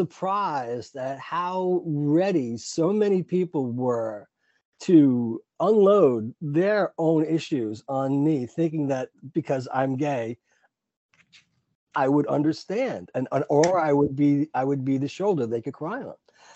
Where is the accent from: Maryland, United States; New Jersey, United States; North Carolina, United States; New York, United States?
New York, United States; She always mentioned the town that we grew up in Long Island.